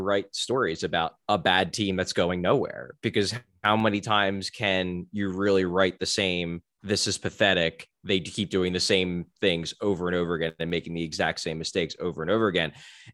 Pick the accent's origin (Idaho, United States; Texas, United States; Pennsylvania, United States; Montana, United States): Pennsylvania, United States; Philadelphia; I mean, I'm from Philadelphia. I was a Flyers fan.